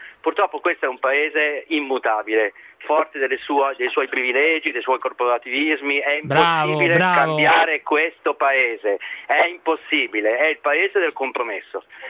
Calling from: Milan, Lombardy, Italy; Buonasera, sono da Milano, non da Roma.

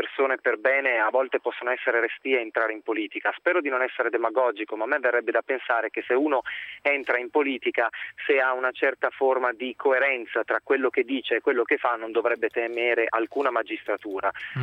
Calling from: Turin, Piedmont, Italy; Buonasera, sono da Torino, pensavo non parlasse con me

